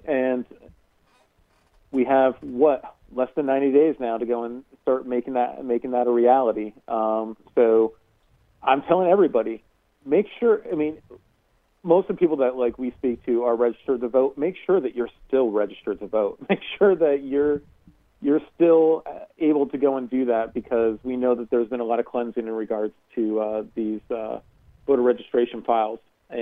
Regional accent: North Carolina, United States; they're fanning the flames that are happening across our country and to my home state in Charlotte.

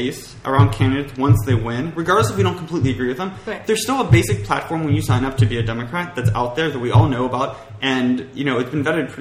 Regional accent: Pennsylvania, United States; you know, my home state, Pennsylvania being one of them

